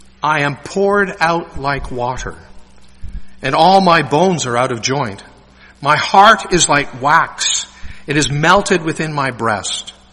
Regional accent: Winnipeg, Manitoba, Canada; born there; I was born in Winnipeg.

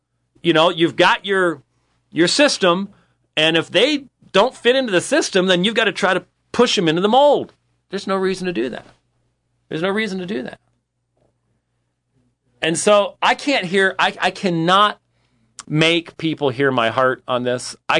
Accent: Scotland, United Kingdom; I'm Scottish. And we just sort of take pride in that.

